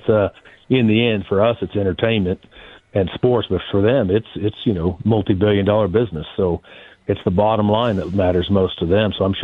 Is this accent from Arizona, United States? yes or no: no; Wichita, Kansas, United States; You know, I'm from Wichita.